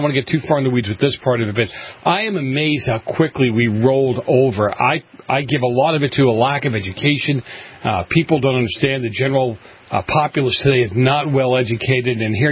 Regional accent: Boston, Massachusetts, United States; I grew up in Boston when the Hong Kong flu was running around this country like crazy.

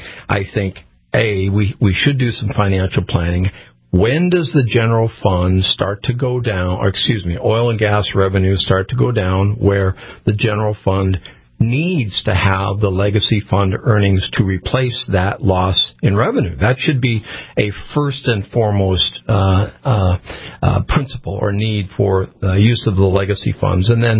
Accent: Tioga, North Dakota, United States; And the listeners need to remember, you know, I grew up in Tioga.

